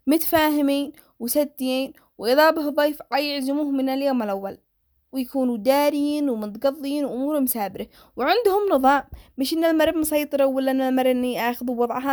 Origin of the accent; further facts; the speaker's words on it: Yemen; هذا حال معظم الرجال عندنا في اليمن